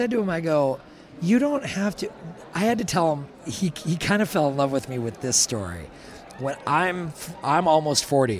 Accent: Milwaukee, Wisconsin, United States

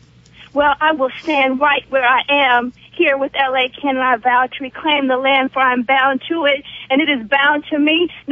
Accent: United States; because I am an American, and USA is controlled by the Klan

